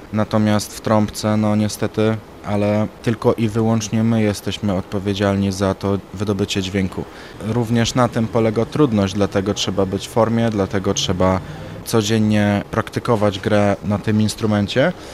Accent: Janów Lubelski, Lublin Voivodeship, Poland; W Janowie Lubelskim, skąd pochodzę, istnieje orkiestra dęta

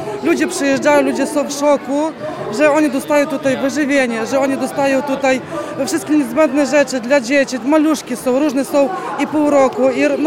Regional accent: Ukraine; Polish is a second language; now in Poland; Ja jestem sama z Ukrainy, znaczy teraz jestem już obywatelką Polski.

